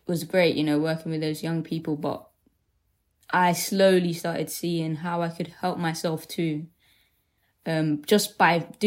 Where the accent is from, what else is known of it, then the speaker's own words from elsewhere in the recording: Deptford, London, United Kingdom; growing up in Deptford, for instance. I was always around like black and brown people.